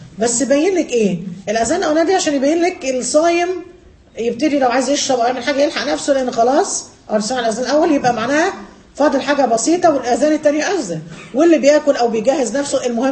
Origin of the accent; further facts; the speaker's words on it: Egypt; والعكس عندنا في مصر بقى تنطع زائد